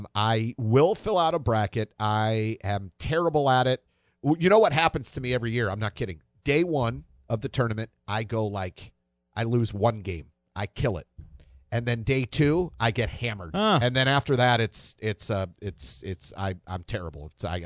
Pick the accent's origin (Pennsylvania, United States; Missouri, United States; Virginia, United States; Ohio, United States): Missouri, United States; Creve Coeur; I grew up out in West County, the mean streets of Creve Coeur.